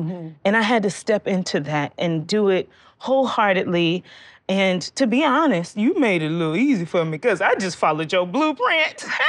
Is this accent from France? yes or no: no; Georgia, United States; born there; And I was born in Georgia.